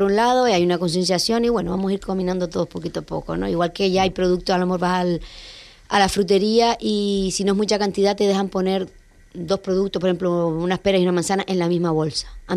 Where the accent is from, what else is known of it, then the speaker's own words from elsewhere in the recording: Antigua Guatemala, Sacatepéquez, Guatemala; cuando pequeña yo iba siempre a la farmacia en Antigua, ustedes saben que yo soy de Antigua